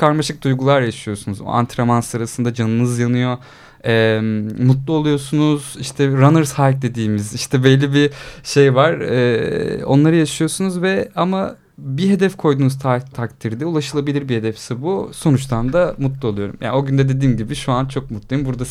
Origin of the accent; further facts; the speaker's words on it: Antalya, Turkey; Ben 29 yaşındayım. Antalya'da doğdum ve Antalya'da lise çağlarımda 2 ile 3. sınıfta spor bölümü okuduk.